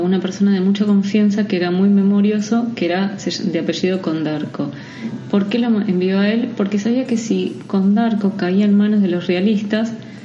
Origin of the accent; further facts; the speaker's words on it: Argentina; más allá que como buena argentina que soy